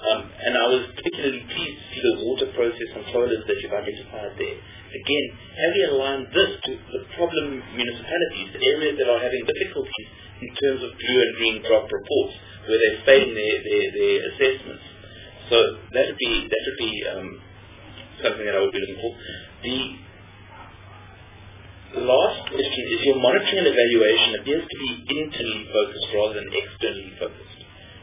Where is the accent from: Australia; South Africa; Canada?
South Africa; East London, Eastern Cape; I come from East London, Buffalo City.